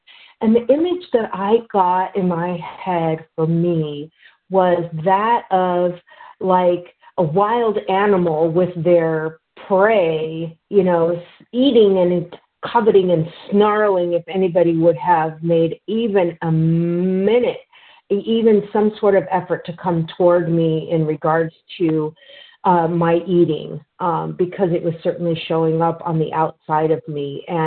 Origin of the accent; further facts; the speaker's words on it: Santa Clara, California, United States; I am from Santa Clara, California.